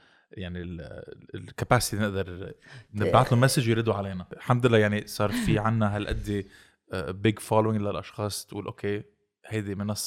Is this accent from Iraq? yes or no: yes; Iraq; من العراق